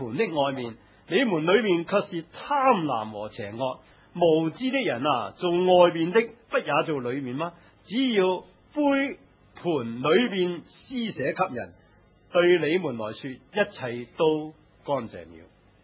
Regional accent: China; 但我想想，我们中国人都是这样的

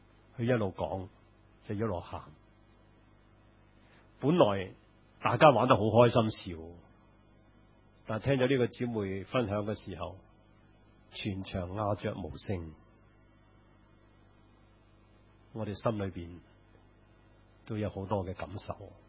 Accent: Hong Kong; 我係 Make in Hong Kong 嘅，我哋係土生土長嘅

